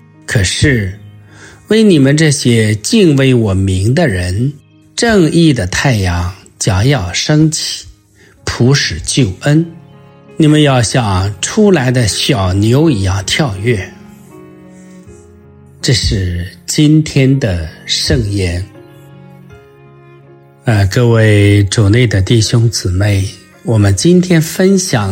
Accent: China; 有时候我们中国人啊，一方面也说啊，善者降至白祥，恶者降至白殃，

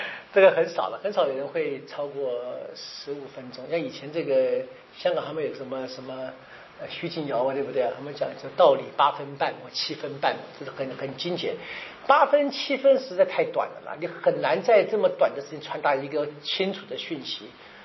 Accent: Taiwan; 比我们台湾人长很多

